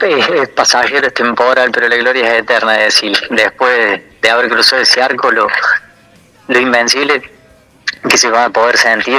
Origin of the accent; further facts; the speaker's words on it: Villa Allende, Córdoba, Argentina; Y más siendo gente, somos todos de Villa Allende.